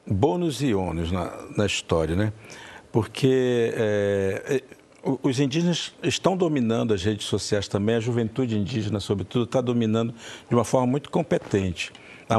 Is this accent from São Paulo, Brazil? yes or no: yes; Lorena, São Paulo, Brazil; a cidade de Lorena, é a minha cidade de Lorena, né, a minha aldeia, Lorena, minha aldeia